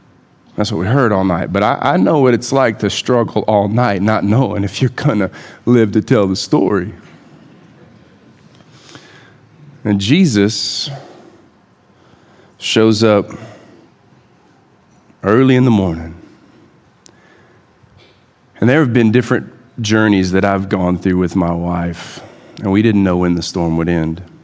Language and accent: English; Gulf Coast, United States; I grew up on the Gulf Coast. And so we not only experienced hurricanes, but we would be out boating or fishing